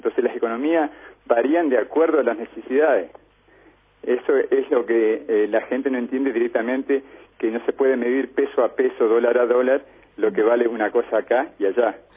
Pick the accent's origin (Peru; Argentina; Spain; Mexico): Argentina; Paraná, Entre Ríos; Yo soy de Paraná, vivo allá y trabajé mucho tiempo acá y tengo intenciones de volver.